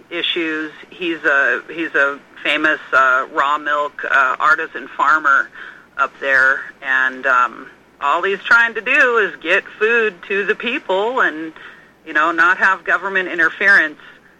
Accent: California, United States; also born or lived in San Francisco; I was born in San Francisco about 5 or 6 generations ago, and was raised in the Southern California area, and then came back up here

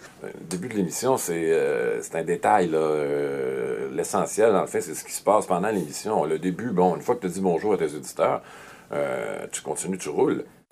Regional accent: Montreal, Quebec, Canada; Je suis Montréalais, mais on m'a envoyé là-bas pour faire mes premières armes.

